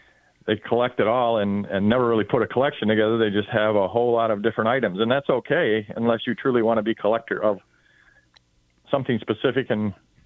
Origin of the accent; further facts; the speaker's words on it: Leslie, Michigan, United States; I grew up in Leslie, which Not everyone knows where Leslie is, just 30 miles south of Lansing. But having lived there my whole life